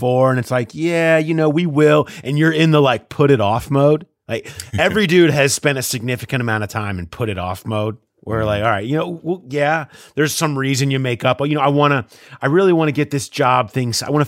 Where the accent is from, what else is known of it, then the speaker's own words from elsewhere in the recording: Cincinnati, Ohio, United States; And I'm like, hey, I'm from Cincinnati.